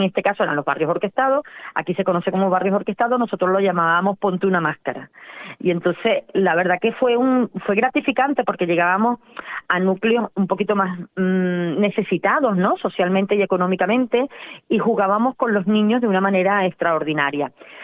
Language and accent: Spanish; Tenerife, Canary Islands, Spain; yo que soy de Tenerife, ¿no? En Tenerife, por favor, contacten conmigo.